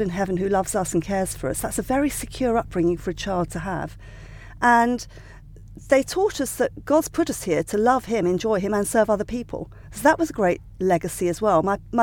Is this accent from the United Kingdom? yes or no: yes; South East England, United Kingdom; I grew up in Sussex. Hugely happy childhood.